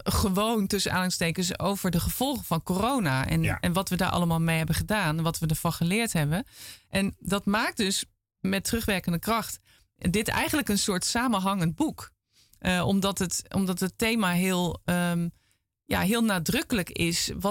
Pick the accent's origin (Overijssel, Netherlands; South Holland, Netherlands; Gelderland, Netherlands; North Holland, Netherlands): Gelderland, Netherlands; Arnhem; moved away as an adult; also born or lived in Groningen; Ik ben in Arnhem geboren.